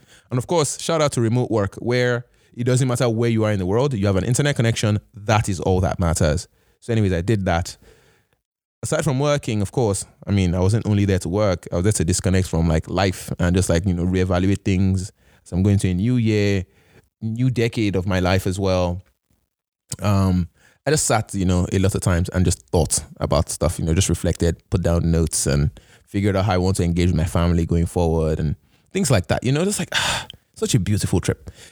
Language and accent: English; Nigeria; would they have bothered me the same had I used my Canadian passport with a visa versus coming in as a Nigerian